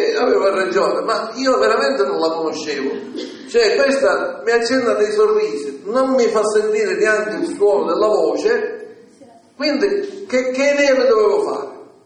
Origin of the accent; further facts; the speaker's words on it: Rome, Lazio, Italy; Allora ho dato i saluti, vengo da Roma